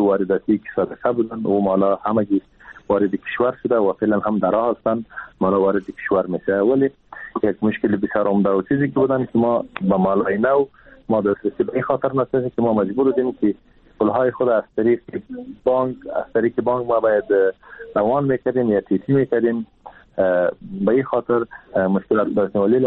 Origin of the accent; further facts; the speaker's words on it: Afghanistan; ما هم از افغانستان هستم